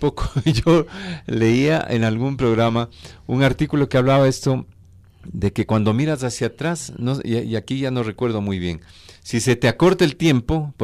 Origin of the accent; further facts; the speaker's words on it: Ibarra, Imbabura, Ecuador; also born or lived in Guayaquil; now in Quito, Ecuador; los personajes de mi infancia, juventud en Ibarra, uh-huh, en Guayaquil, que pasé unos buenos años, conozco y recuerdo algunos personajes de allá, obviamente de aquí de Quito